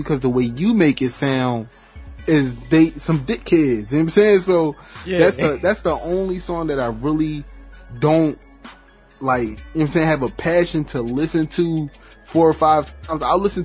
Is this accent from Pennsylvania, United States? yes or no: yes; Chester, Pennsylvania, United States; Now, me on the other hand, I'm from Chester. Now, it's real close to Philly